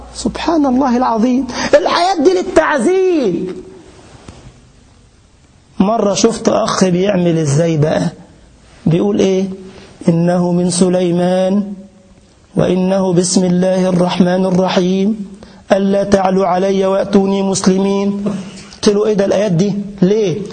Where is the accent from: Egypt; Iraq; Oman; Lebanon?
Egypt; دي عادات عندنا في مصر، مش عارف عندك ولا لا.